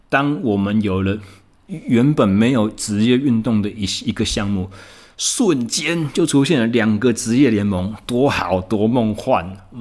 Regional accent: Taichung, Taiwan; 从1月1号开始，我回到我的故乡台中，

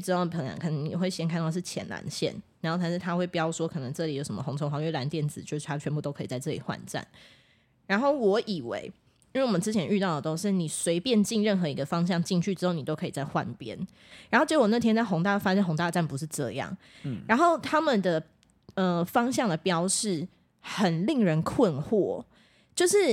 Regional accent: Taiwan; 我只要说我们是来自台湾，所有人就是眼睛会发亮

